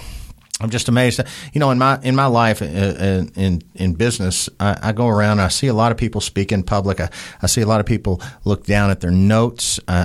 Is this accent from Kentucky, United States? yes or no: yes; Louisville, Kentucky, United States; a lot of things been happening in my life and the life of my hometown, Louisville, Kentucky, this week